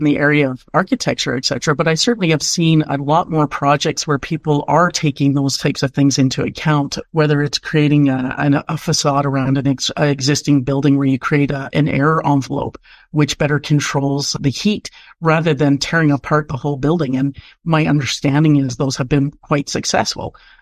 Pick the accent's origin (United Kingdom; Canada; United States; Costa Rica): Canada; I'm being born and raised in Canada